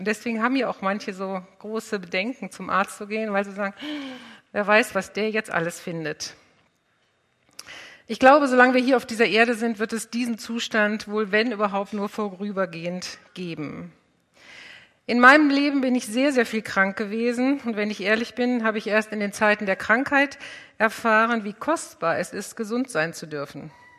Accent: Krefeld, North Rhine-Westphalia, Germany; accent: Hochdeutsch; Also ich komme aus Krefeld, das ist am Rhein. Düsseldorf ist rechts am Rhein, Krefeld ist links am Rhein, etwa 690 Kilometer nördlich von euch. An meiner Sprache merkt ihr, dass ich nicht von hier komme, dass ich Hochdeutsch spreche.

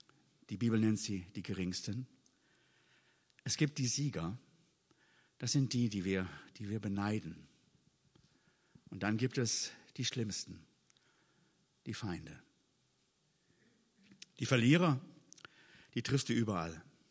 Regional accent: Rhineland-Palatinate, Germany; Bei uns im Westerwald an der Bundesstraße 8

